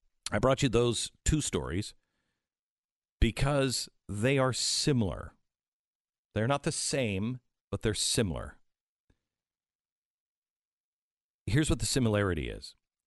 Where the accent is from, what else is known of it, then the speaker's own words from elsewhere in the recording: England, United Kingdom; The real root of Brexit is, you know, we're English. We're English. And we're proud to be English.